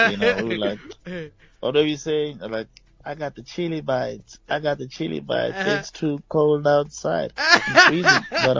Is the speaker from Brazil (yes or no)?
no; Pretoria, Gauteng, South Africa; I'm from Pretoria.